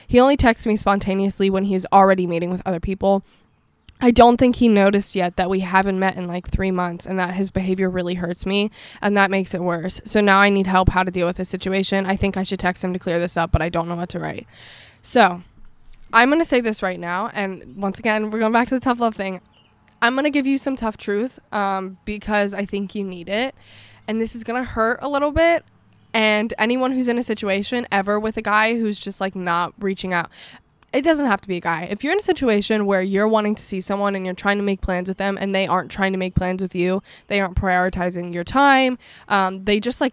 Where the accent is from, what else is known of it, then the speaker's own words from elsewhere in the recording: Pennsylvania, United States; a few of my friends who are also from my hometown, they've moved, but only to like an hour and a half away in a city, in a bigger city here.